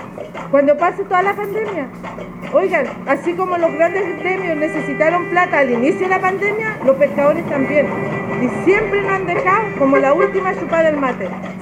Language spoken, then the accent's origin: Spanish; Los Lagos, Chile; nosotros somos chilotes, no chilenos, porque si fuéramos chilenos, siempre nos nombrarían, siempre dirían, en Ancud también existen necesidades. Como nosotros somos una isla, jamás hemos sido nombrados